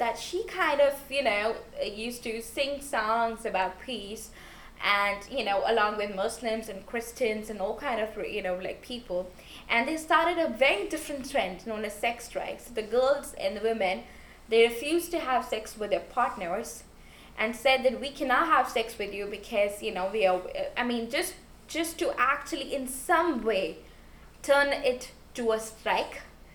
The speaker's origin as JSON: {"language": "English", "country": "India", "said": "I'm from India."}